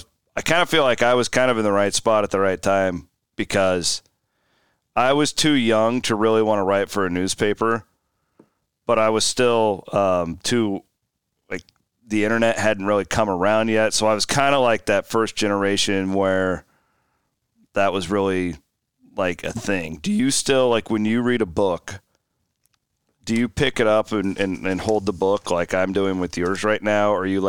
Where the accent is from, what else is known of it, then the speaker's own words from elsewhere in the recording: Iowa, United States; I grew up in Southwest Iowa. We were an hour and a half from Kansas City